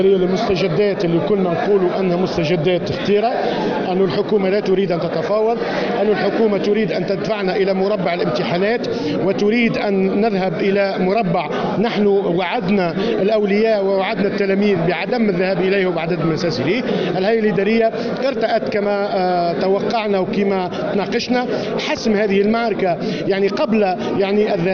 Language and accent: Arabic; Tunisia; نحن أبناء تونس،